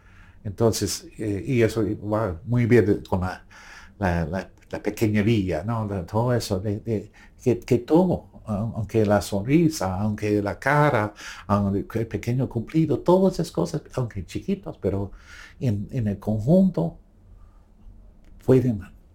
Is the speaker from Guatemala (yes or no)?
yes; Guatemala; O sea, que no son guatemaltecos más, que todos somos guatemaltecos.